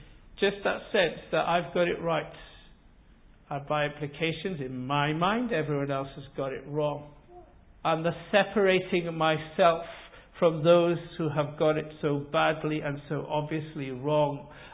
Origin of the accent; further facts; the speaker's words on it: Wales, United Kingdom; I come from South Wales originally and grew up on a farm, and we kept sheep as well as cattle on the two farms.